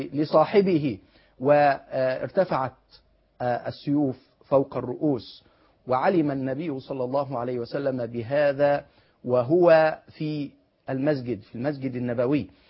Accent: Egypt; وفي بلدنا مصر،

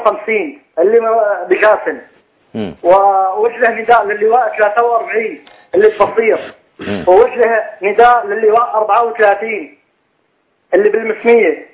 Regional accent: Homs, Homs Governorate, Syria; أخي أنا من حمص

